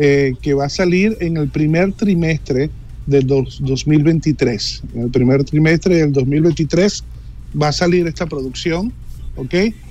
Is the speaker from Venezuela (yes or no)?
yes; Venezuela; yo soy venezolano. y esta mezcolanza a mí me fascina.